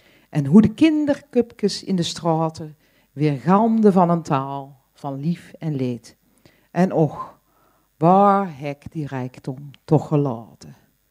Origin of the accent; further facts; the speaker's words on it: Tilburg, North Brabant, Netherlands; Ik ben een echte Brabantse, zoals u kunt horen. Geboren in Tilburg, omdat mijn ouders uit Holland daarheen vertrokken waren, omdat mijn vader daar zijn artsenstage deed.